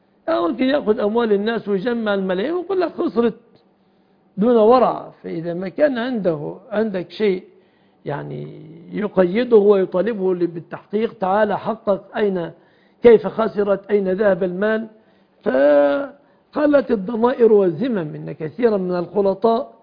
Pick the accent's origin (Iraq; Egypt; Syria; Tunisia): Egypt